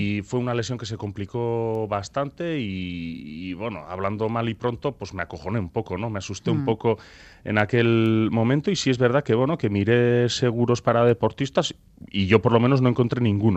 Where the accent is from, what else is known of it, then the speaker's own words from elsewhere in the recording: Leitza, Navarre, Spain; Y sí es verdad que en mi pueblo, en Leitza, se vive, yo creo que diría en general en Euskal Herria, pero en Leitza particularmente también se vive mucho el deporte